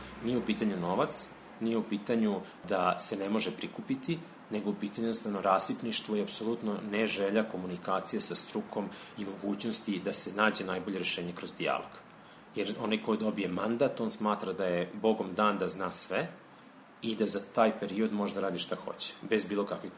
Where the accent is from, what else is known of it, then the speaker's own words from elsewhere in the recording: Novi Sad, Vojvodina, Serbia; a nažalost u mom rodnom gradu Novom Sadu sam imao tu situaciju da pogledam